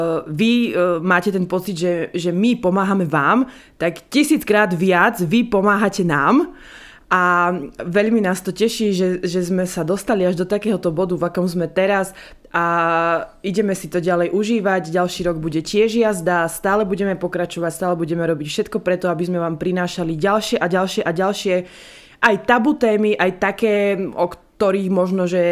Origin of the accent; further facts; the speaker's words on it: eastern Slovakia, Slovakia; U nás na východe sa pije už od 23.